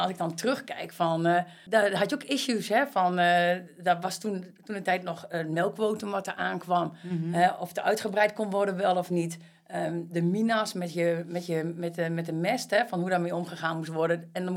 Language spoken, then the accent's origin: Dutch; Voorde, Gelderland, Netherlands; Ik kom uit Voorde. Ik weet niet of je Voorde kent. Een plaatsje in de buurt van Zutphen.